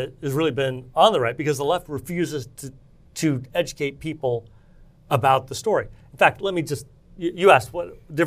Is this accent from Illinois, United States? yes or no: no; Kansas, United States; He's a fellow Kansan, by the way. I'm originally from Kansas.